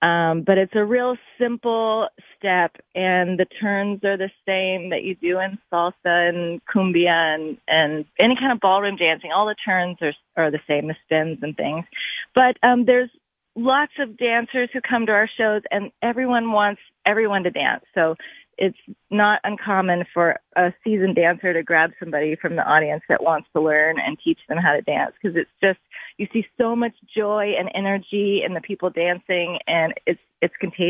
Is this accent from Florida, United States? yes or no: no; Tennessee, United States; now in Hudson Valley, United States; I didn't really like country music when I was growing up in Tennessee.